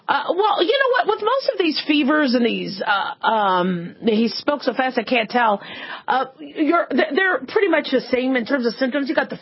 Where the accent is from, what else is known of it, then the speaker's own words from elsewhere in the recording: Phoenix, Arizona, United States; I grew up in Phoenix, beautiful area